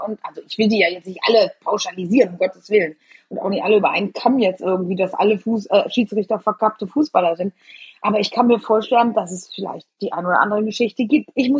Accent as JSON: {"language": "German", "town": "Eschweiler", "region": "North Rhine-Westphalia", "country": "Germany", "tie": "born or raised there", "said": "Aber Eschweiler ist und bleibt halt mein Geburtsort und meine alte, geliebte Heimat."}